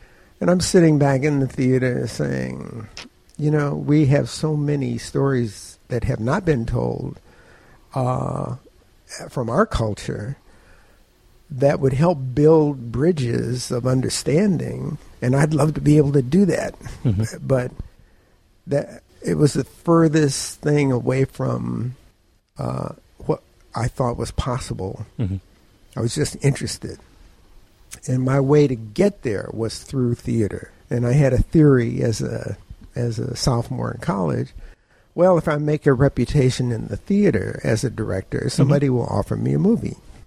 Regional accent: Milwaukee, Wisconsin, United States; born there; also born or lived in New York; I am not a New Yorker. I'm a Midwesterner. I was born in Milwaukee.

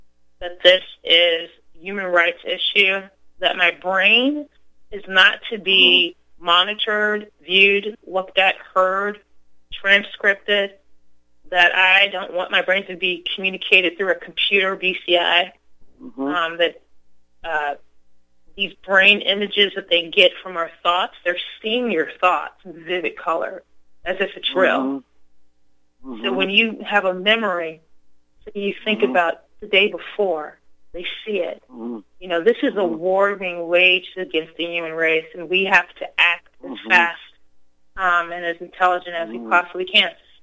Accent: United States; And yeah, really. Yeah, and I'm Black American.

